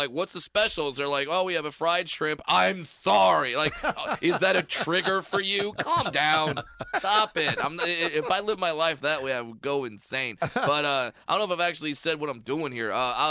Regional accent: Los Angeles, California, United States; You see, I'm from Los Angeles, where where if you throw a carb in the middle of a grocery store, people scatter like it's a live grenade.

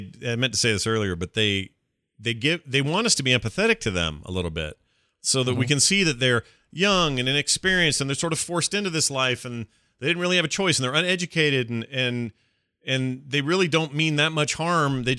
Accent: Wyoming, United States; I often relate to my wife that growing up in Wyoming, I had the freedom to do a lot.

